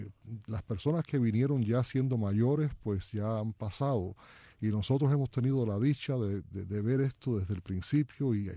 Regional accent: Havana, Cuba; born there; moved away; Yo nací en Cuba, en la clínica Nuestra Señora del Pilar, en F-15 de La Habana. Vine para acá el día 9 de agosto de 1961.

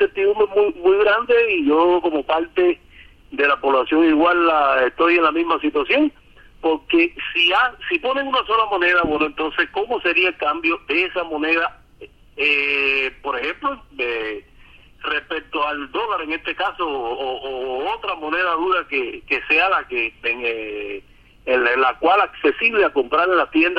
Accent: Cuba; nosotros como cubanos

